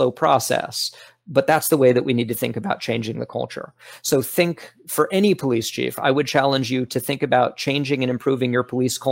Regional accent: Florida, United States; In fact, the neighborhood that I grew up in South Florida

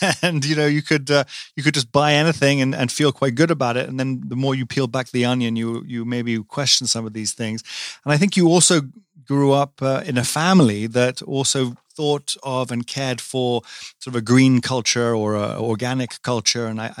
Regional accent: England, United Kingdom; now in United States; I grew up in England, and I have been here now much longer than I was ever there, which is kind of strange.

